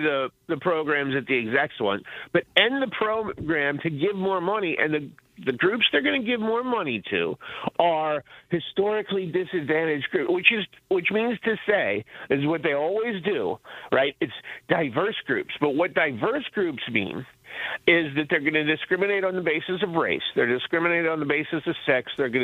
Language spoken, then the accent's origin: English; Appalachia, United States; I grew up in Appalachia, in the northern Appalachia. It goes all the way up into Pennsylvania.